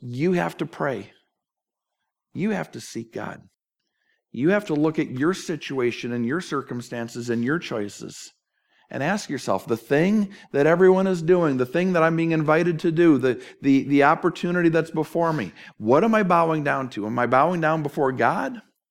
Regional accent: Minneapolis, Minnesota, United States; now in New Jersey, United States; I grew up in the Twin Cities, home of the Target store. I remember, I mean, living in New Jersey, I was in retail wasteland for years.

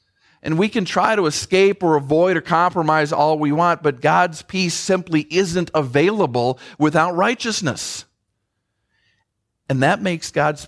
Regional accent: Minnesota, United States; Growing up, one of my heroes was Hubert Humphrey, former senator, former vice president for my home state of Minnesota.

